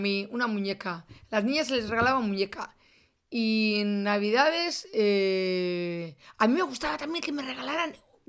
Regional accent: San Sebastián, Basque Country, Spain; yo me acuerdo de pequeña, andaba por San Sebastián

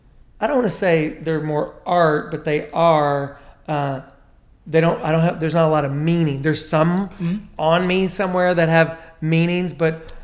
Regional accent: Tennessee, United States; I'm from Tennessee. I've bought great jeans. I worked in Santa Fe a couple of years ago.

